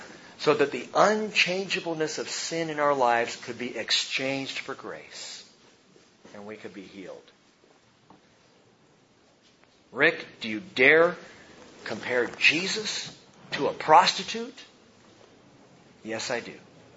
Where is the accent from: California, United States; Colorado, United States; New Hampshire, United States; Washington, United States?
California, United States; I grew up in Southern California. You lived on the beach because you wanted to be dark.